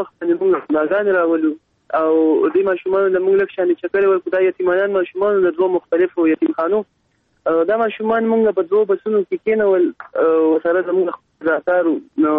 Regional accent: Mardan, Khyber Pakhtunkhwa, Pakistan; زه د مردان د سیمې سره تعلق لرم او موږ پښتانه یو

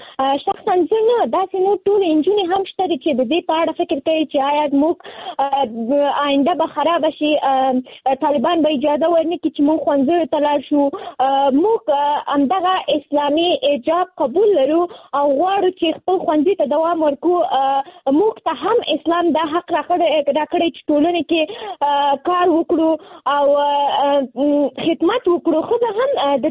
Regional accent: Nangarhar, Afghanistan; now in Kabul, Afghanistan; ما د ننګرهار د ولایت نه فعلاً په کابل کې ژوند کوم

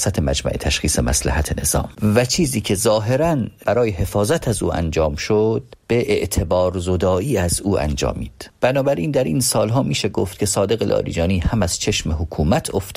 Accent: northern Iran, Iran; با توجه به اینکه خودم شمالی هستم

